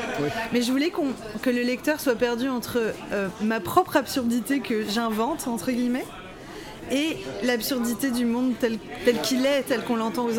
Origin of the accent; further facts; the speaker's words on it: Quebec, Canada; accent: Quebec French; Les gens, ils n'entendent pas mon accent québécois.